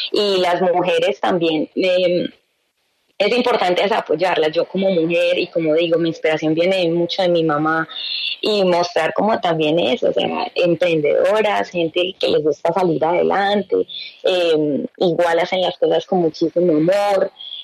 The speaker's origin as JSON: {"language": "Spanish", "country": "Colombia", "said": "me parece muy linda la resiliencia de mi pueblo, de mi gente, de cómo han cambiado las cosas. Y ahora cuando la gente va a Colombia"}